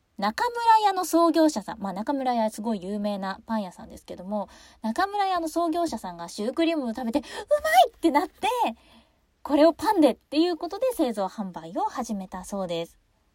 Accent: Sapporo, Hokkaido, Japan; 札幌に、私札幌出身なんですけど

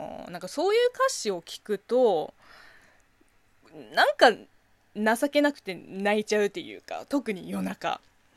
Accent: China; この番組は中国生まれ中国育ちの私

